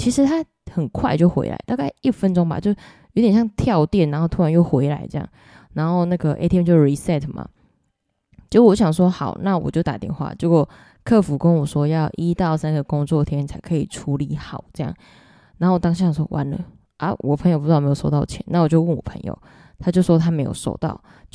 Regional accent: Taichung, Taiwan; 身为台中人的我，加上我也蛮能走的嘛

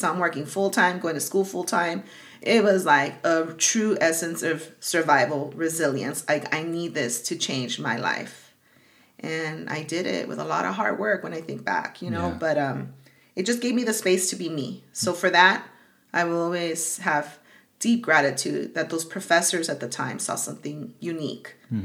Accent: Los Angeles, California, United States; born there; me figuring out this duality of being Latina, a first generation, but also like being proud that I was born in America, in LA.

